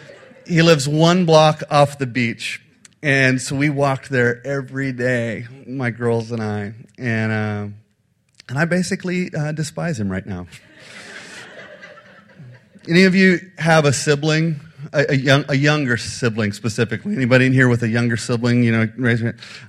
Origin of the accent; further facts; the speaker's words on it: Midwest, United States; We're from the Midwest. We don't surf.